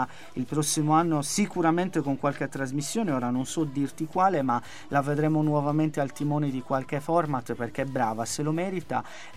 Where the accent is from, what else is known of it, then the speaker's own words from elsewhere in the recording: Sardinia, Italy; accent: Sardinian; la mia Sardegna, il mio accento inconfondibile che rispecchia un po' la bellezza di quest'isola